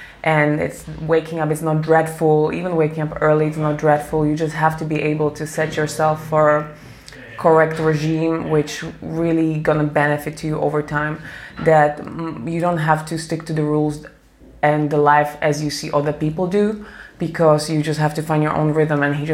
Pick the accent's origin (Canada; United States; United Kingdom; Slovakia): Slovakia; English is a second language; I'm from Slovakia. I'm 29 years old.